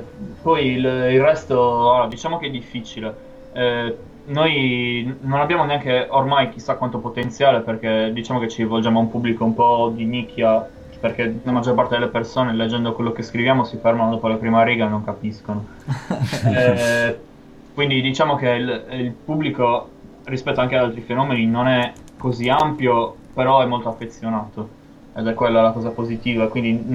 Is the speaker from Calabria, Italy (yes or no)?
no; Cagliari, Sardinia, Italy; Di Cagliari.